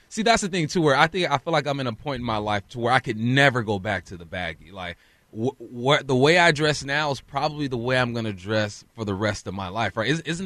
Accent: Los Angeles, California, United States; So I grew up in West L.A., and the Griffey effect was felt down there too.

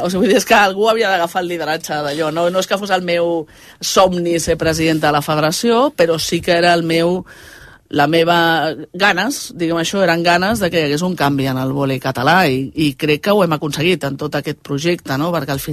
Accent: Viladecans, Catalonia, Spain; A Viladecans, que és d'on soc i on visc encara.

